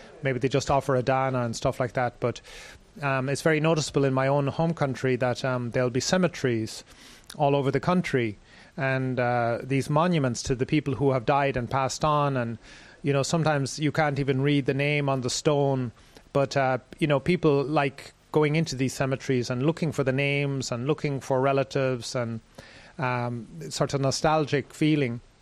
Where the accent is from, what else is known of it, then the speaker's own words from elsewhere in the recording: Ireland; now in Sri Lanka; I had a similar situation with my home country in Ireland